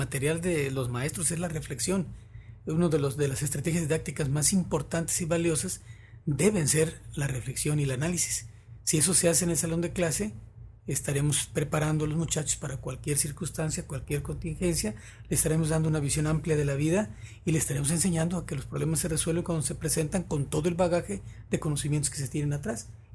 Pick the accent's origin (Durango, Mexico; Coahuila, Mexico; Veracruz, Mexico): Veracruz, Mexico; El Higo; Y para eso ya había tenido una experiencia anterior con mi pueblo, es El Higo.